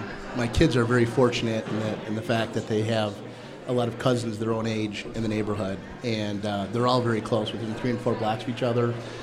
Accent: Riverwoods, Illinois, United States; I grew up in Riverwoods, Illinois. So just north of here, right where the Deerfield Toll Plaza used to be.

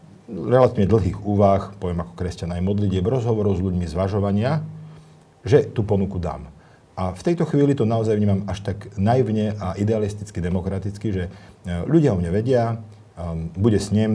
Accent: Bratislava, Bratislava Region, Slovakia; ja pochádzam z Bratislavy, študoval som v Prešove

